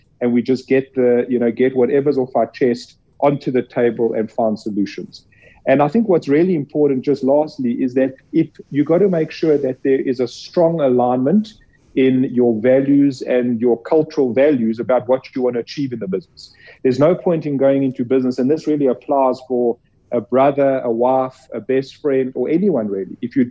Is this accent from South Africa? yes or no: yes; South Africa; Myself and my partners have been serial entrepreneurs growing up in South Africa